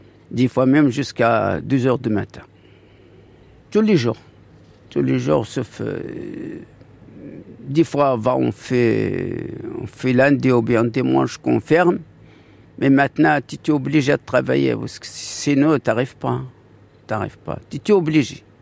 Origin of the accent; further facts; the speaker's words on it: Souss-Massa, Morocco; French is a second language; moved away as an adult; now in France; De Maroc, à Casablanca. Je suis de la région d'Agadir, oui.